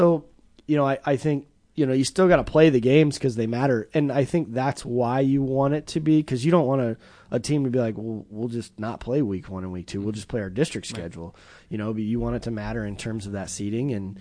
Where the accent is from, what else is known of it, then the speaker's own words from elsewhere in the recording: Lisle, Illinois, United States; You know, because I kind of kept up back from my hometown in Lisle.